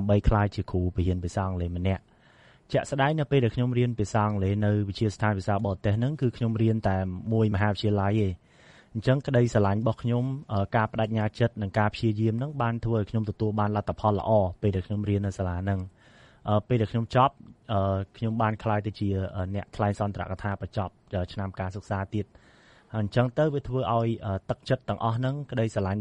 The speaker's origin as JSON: {"language": "Khmer", "region": "Phnom Penh", "country": "Cambodia", "tie": "born there", "said": "ខ្ញុំកើតនៅទីក្រុងភ្នំពេញ"}